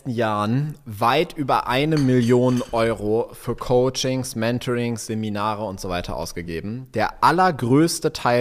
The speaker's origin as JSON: {"language": "German", "region": "North Rhine-Westphalia", "country": "Germany", "tie": "born or raised there", "said": "Wir kommen aus, also voll vom Dorf, ja, ich bin auf dem Dorf aufgewachsen, wo Mama ja ich habe eine Doppelhaushälfte, die wir da hatten, am Niederrhein."}